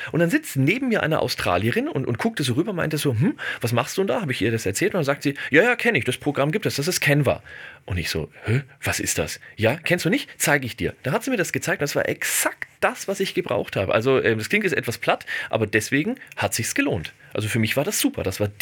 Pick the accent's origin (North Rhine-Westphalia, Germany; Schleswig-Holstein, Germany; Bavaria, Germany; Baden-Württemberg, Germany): Bavaria, Germany; Würzburg; Ja, ich komme aus Würzburg, also in Würzburg gibt es kein freies WLAN überall.